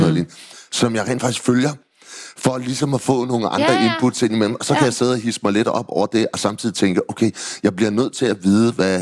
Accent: Copenhagen, Capital Region of Denmark, Denmark; Men jeg er jo vokset op i København. Jeg er jo faktisk københavner, selvom jeg ikke rigtig vil være ved det.

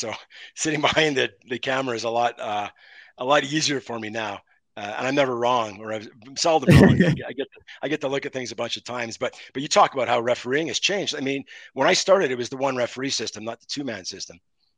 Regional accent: Montreal, Quebec, Canada; I grew up in Montreal. I was born in the 60s. So I kind of came of age with Montreal Canadiens in the 70s

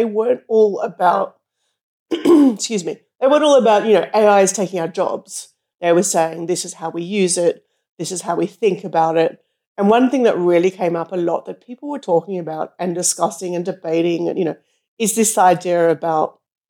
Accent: Australia; I was concerned before I went as an Australian.

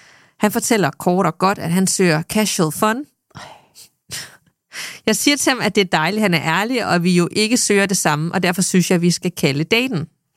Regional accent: Aalborg, North Denmark Region, Denmark; så får jeg nævnt, at jeg er fra Aalborg.

